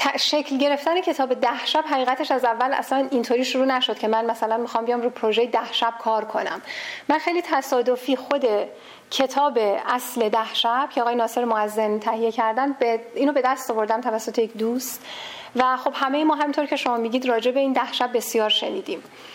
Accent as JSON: {"language": "Persian", "country": "Iran", "tie": "born or raised there", "moved": "as an adult", "said": "چون من خودم در ایران بزرگ شدم و ایران درس خوندم، مدرک گرفتم، همین چند ساله که آمدم بیرون"}